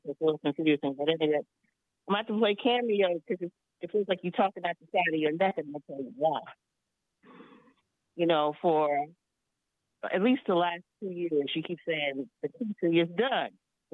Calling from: District Heights, Maryland, United States; from District Heights.

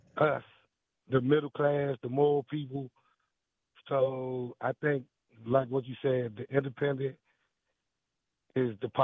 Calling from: Washington, District of Columbia, United States; from D.C.

